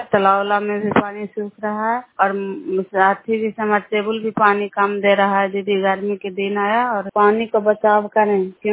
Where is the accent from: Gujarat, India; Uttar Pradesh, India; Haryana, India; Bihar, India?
Bihar, India; Bairiganj; नालंदा जिला कराई ब्लॉक मकरौता पंचायत ग्राम बैरीगंज की निवासी हूँ।